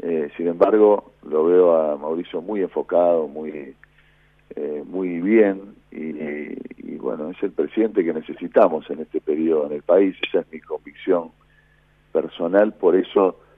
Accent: Argentina; De 40 y pico, como somos los argentinos.

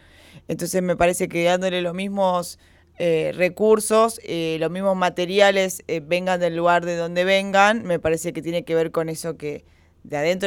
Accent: San Fernando, Buenos Aires Province, Argentina; Yo vengo de Virreyes, de San Fernando.

